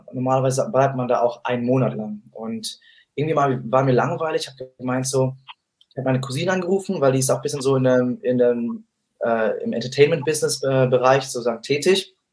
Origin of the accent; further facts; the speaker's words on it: Bad Kissingen, Bavaria, Germany; born there; Ich bin geboren in Bad Kissingen, in Unterfranken, Bayern. Ich bin ein richtiger Bayer